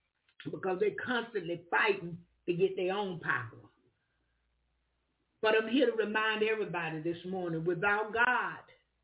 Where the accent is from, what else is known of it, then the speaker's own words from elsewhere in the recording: Florida, United States; I'm from Florida